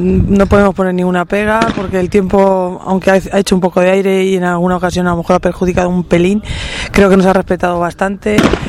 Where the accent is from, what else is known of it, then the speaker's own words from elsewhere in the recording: Almansa, Castilla-La Mancha, Spain; por celebrarse en mi tierra, en Almansa